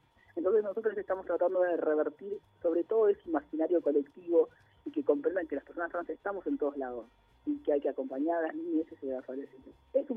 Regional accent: Córdoba, Argentina; yo soy de Córdoba

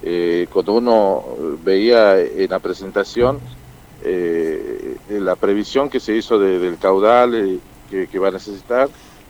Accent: Tucumán, Argentina; lo que como tucumano, la mirada federal

